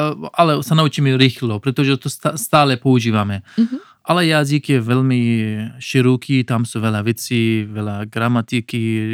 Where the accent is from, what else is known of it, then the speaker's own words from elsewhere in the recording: Afghanistan; Slovak is a second language; now in Slovakia; Ja som z Afganistan, tak pri mňa paštu a potom persky alebo dari, to hovoríme.